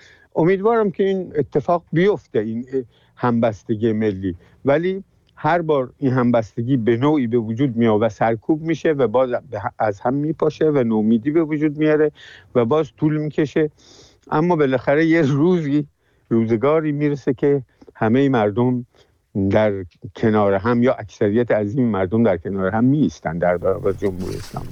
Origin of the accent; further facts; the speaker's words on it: Iran; به عنوان یه ملت بگیم ما ایرانی هستیم